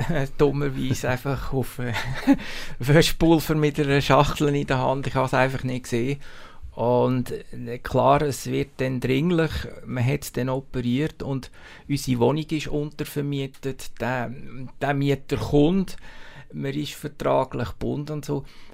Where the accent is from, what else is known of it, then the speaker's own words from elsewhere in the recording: Switzerland; es ist nicht wie bei uns in der Schweiz. Es ist einfach anders.